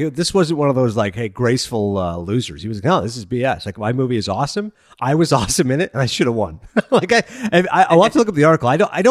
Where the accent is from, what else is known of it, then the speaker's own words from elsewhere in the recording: Kingston, Ontario, Canada; I grew up in Kingston, Ontario.